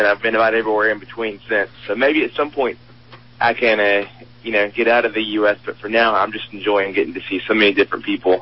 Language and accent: English; Nashville, Tennessee, United States; I come from Nashville, Tennessee. and was born there, raised there, and lived there just outside of Nashville in Hendersonville with my wife, Natalie.